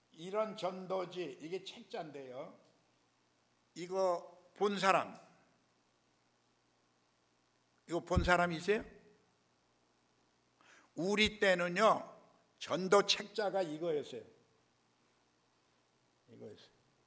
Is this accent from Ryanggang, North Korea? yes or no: no; Pyongyang, North Korea; 난 평양 출신이라, 그죠?